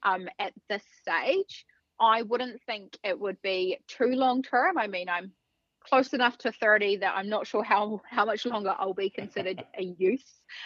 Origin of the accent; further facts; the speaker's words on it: Southland, New Zealand; now in Canterbury, New Zealand; So I grew up in Southland and moved to Canterbury about 8 years ago, and I've been dairy farming for a few years now.